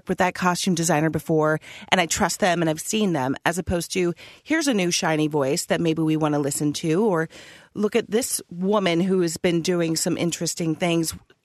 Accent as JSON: {"language": "English", "region": "Ohio", "country": "United States", "said": "Obviously, we're from Ohio. We wanted to pay, you know, an homage to Ohio."}